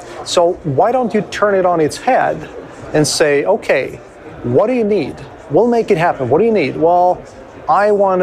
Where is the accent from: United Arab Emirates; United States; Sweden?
Sweden; English is a second language; from Sweden.